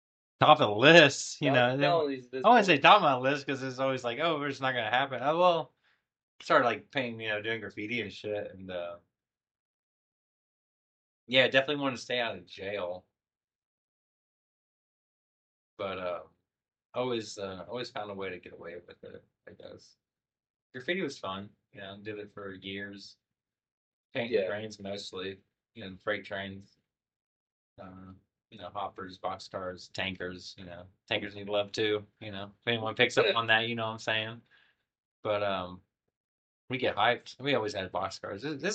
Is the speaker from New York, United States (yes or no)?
no; Terre Haute, Indiana, United States; moved away as an adult; now in Outer Banks, United States; I moved to the Outer Banks and didn't know what that fucking place was from Indiana. I grew up and born and raised in Terre Haute, Indiana.